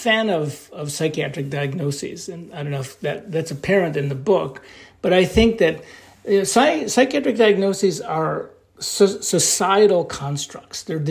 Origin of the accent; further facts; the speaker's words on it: New York, United States; you know, I'm from New York, and I know that New York is overrepresented on these committees